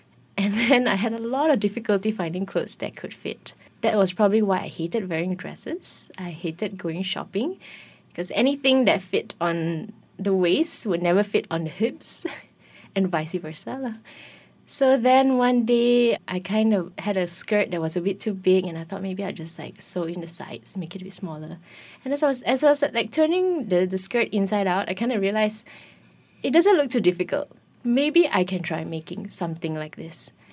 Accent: Seremban, Negeri Sembilan, Malaysia; because we're childhood friends from Seremban.

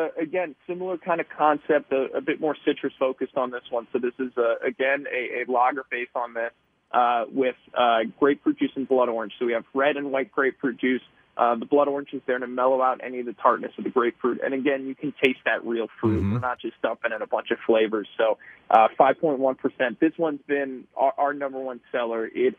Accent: East Coast, United States; I was from the East Coast originally

